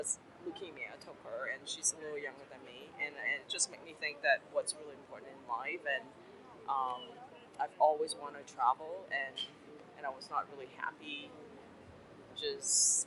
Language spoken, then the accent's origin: English; Seattle, Washington, United States; From Seattle. I lived in Seattle for 19 years, and stability, a tech job, comfortable tech job that I had, and I quit and sold everything and just took off.